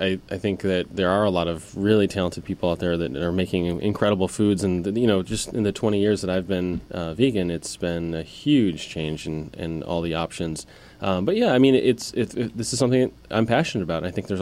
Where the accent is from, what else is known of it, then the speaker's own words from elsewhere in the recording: Buffalo, New York, United States; I grew up with this particular palate in Buffalo, and you know, having German grandparents and. Growing up in Buffalo.